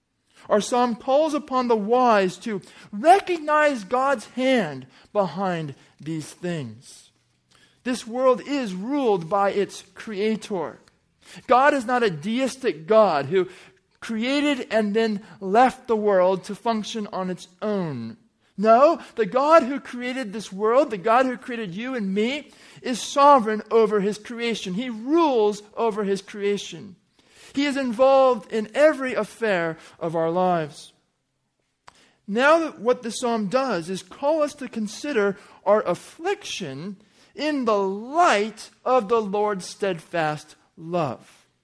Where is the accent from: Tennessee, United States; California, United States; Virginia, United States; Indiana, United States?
California, United States; I grew up in Southern California. It is a desert, but they pipe in millions of gallons of water probably every day from the Colorado River.